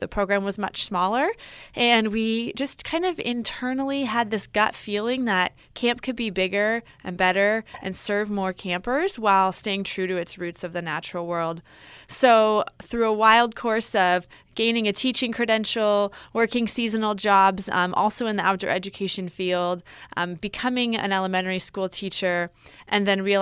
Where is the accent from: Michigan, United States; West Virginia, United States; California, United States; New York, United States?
California, United States; I grew up on the Central Coast. I went to Camp Natoma as a child.